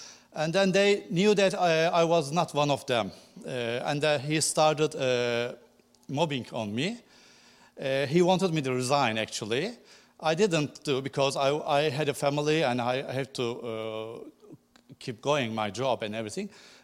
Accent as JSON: {"language": "English", "country": "Turkey", "said": "I have to say that I came from Turkey, and now you know what is happening there."}